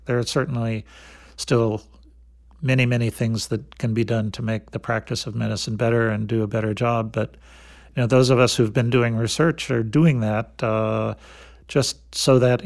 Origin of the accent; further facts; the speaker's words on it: Wausau, Wisconsin, United States; also born or lived in Albany, New York; Partly in Wausau, Wisconsin, and then just outside of Albany, New York.